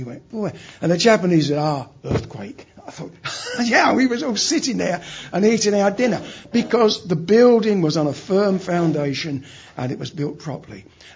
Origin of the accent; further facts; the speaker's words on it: London, United Kingdom; accent: Cockney; My real Cockney accent comes out when I'm under stress.